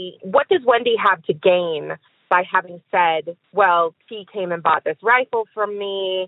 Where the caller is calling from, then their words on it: Eugene, Oregon, United States; I am calling from Eugene, Oregon.